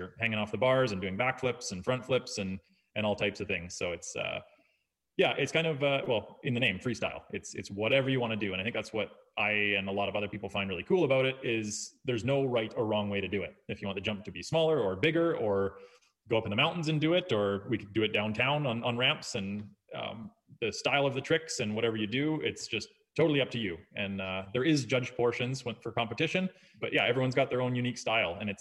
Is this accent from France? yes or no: no; Kelowna, British Columbia, Canada; I was born and raised in Kelowna, BC, and I just love it here because of the lake and the mountains and the weather and four seasons.